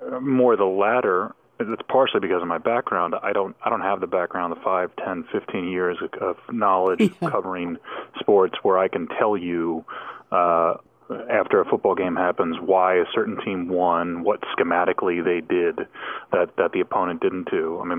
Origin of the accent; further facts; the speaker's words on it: Pennsylvania, United States; I grew up outside Philadelphia.